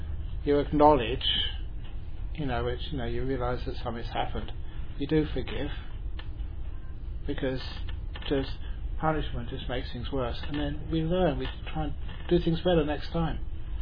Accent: London, United Kingdom; you all know that I came from London, even though I joke sometimes that, you know, when people say, where are you from? I said, I was born in the bush. I grew up in the bush. Shepherd's bush.

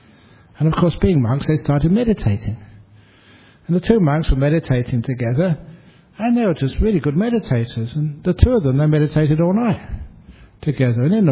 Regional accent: Australia; And I said, "Oh, I'm a monk, I'm from Australia."

